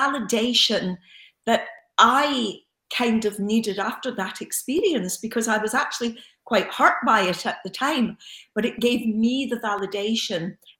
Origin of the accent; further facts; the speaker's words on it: Glasgow, Scotland, United Kingdom; growing up in Glasgow. I was born in the early 60s, grew up 60s, 70s.